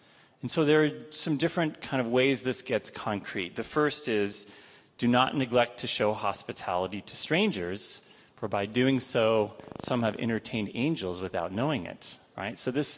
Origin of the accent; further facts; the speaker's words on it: California, United States; now in Minnesota, United States; Now, I grew up in California in a dry climate, unlike Minnesota this year, right, where we've had so much water.